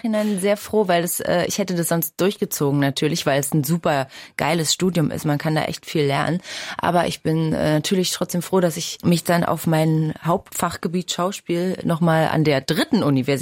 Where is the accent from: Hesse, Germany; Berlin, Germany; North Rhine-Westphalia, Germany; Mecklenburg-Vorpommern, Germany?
Berlin, Germany; Pankow; weil ich bin ja aus Pankow